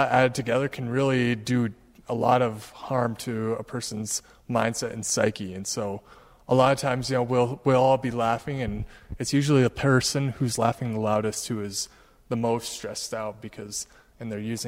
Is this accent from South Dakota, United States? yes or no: yes; Pierre, South Dakota, United States; I hail from Pierre, but I am a current student at Dakota Wesleyan University.